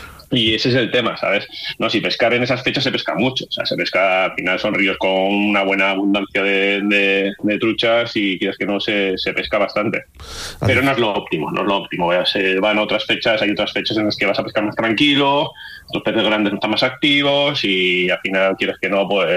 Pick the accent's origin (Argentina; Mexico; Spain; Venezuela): Spain; northern Spain; now in Chile; se parece un poco al norte donde, de ahí de España, más o menos de donde soy yo.